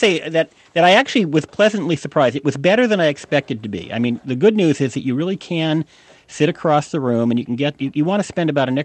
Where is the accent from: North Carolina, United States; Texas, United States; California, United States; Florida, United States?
California, United States; Palo Alto; which happens to be based in my hometown of Palo Alto, California